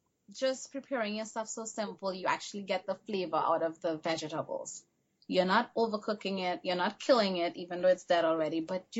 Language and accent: English; Trinidad & Tobago; I mean, granted, we grew up in Trinidad.